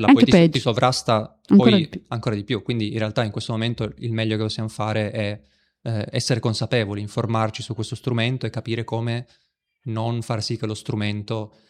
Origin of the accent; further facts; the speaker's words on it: Turin, Piedmont, Italy; born there; sarà che sono nato a Torino e quindi la famosa piccola Versailles